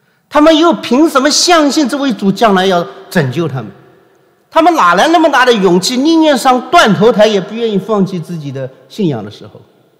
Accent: China; 我们中国人有一句话叫走动，对吧？

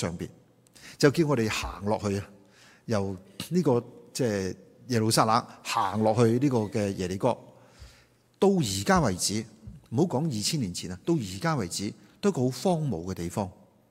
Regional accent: China; 其实我哋中国人都好多系类似系咁嘅情况，系咪？

